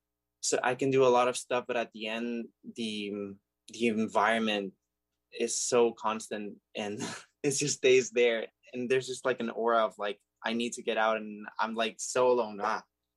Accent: Barcelona, Catalonia, Spain; I use he, him, his. I study digital arts or arts, and I am from Spain, Barcelona, and I'm living here right now.

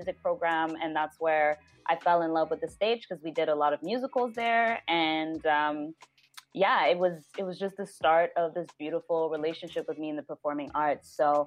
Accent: Montreal, Quebec, Canada; when I was younger, growing up in Montreal, I did a lot of random odd jobs and I was working with my dad.

